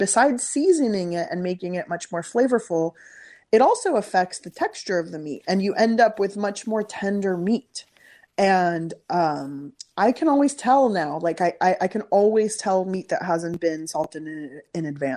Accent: San Diego, California, United States; But it wasn't until I moved from San Diego, where I grew up, to Berkeley for college and found out about a restaurant called Chez Panisse

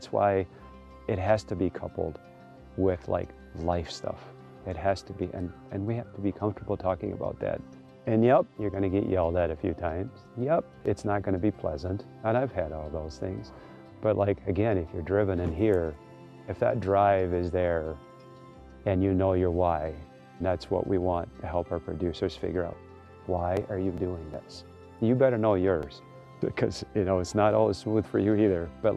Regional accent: Madagascar; now in United States; Growing up in Madagascar, we spent time in the woods and in the field all the time. We basically lived outside, and when I came to the U.S.

